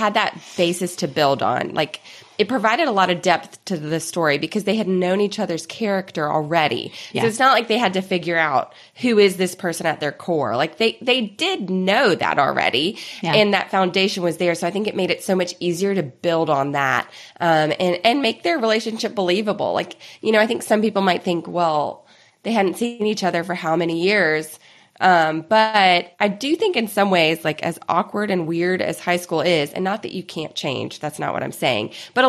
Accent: the South, United States; I loved Taylor because I'm from the South and I could just picture exactly her character

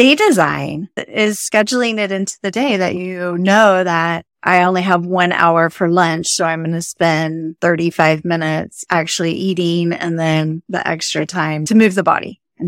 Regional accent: Florida, United States; now in Lake Tahoe, United States; I'm actually from Florida. And as we know, in Florida, it can be very hot.

